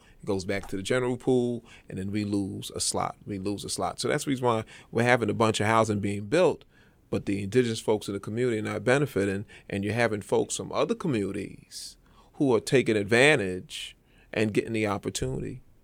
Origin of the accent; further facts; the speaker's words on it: New York City, New York, United States; I mean, you know, I'm from East New York. I'm integrated amongst the people. I think I'm more East New York than some folks that say they know about East New York or maybe from East New York.